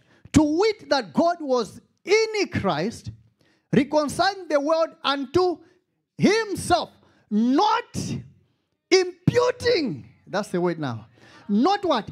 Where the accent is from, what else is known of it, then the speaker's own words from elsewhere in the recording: Malawi; accent: Malawian; I know I've got my Malawian beautiful accent.